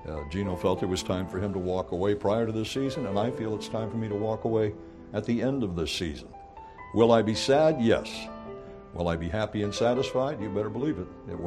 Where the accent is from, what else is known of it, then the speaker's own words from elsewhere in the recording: Fairhaven, United States; I grew up in Fairhaven, and it was snowing that day.